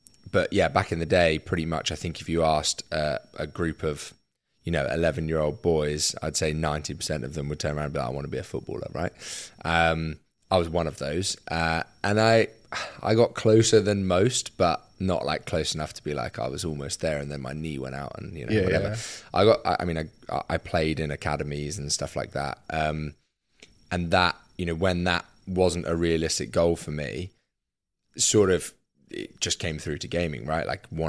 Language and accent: English; United Kingdom; We're British, after all.